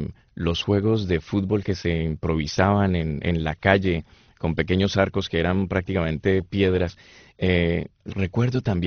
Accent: Cali, Valle del Cauca, Colombia; born there; Yo nací en la ciudad de Cali, en Colombia, por allá en el 75, hijo de padres manizaleños.

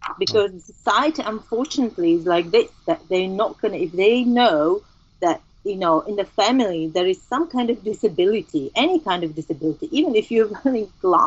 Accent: Tajikistan; myself growing up in Tajikistan

